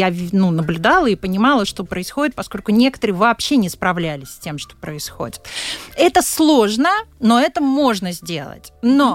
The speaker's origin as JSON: {"language": "Russian", "country": "Latvia", "tie": "born or raised there", "also_born_or_lived": "Kazakhstan", "said": "Но я родилась в Казахстане. Родители меня перевезли в Латвию, когда я была ребенком."}